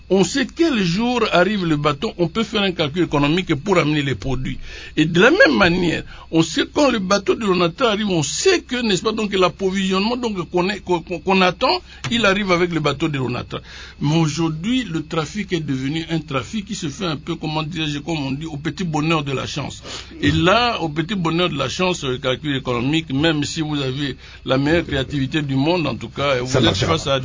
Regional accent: Équateur, DR Congo; Chez nous, à l'Équateur, nous sommes essentiellement une province, n'est-ce pas, donc, des rivières, des cours d'eau, de grands espaces, et vraiment, les grands espaces sont d'une certaine manière un peu sous-peuplés.

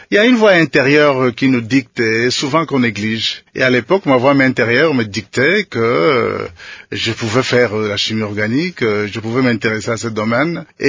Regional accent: Kenge, Kwango, DR Congo; Je crois que j'ai eu là juste le temps de naître. Et déjà à l'âge de 3 ans, je poursuivis mon enfance à Kenge, dans la ville de Kenge, où j'ai fait mon école primaire à l'école Saint-Frédéric Kayolo.

